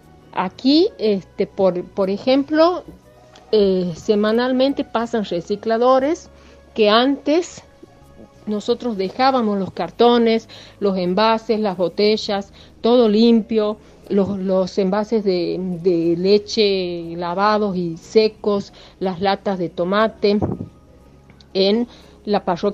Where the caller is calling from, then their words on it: Santiago del Estero, Argentina; de Santiago del Estero.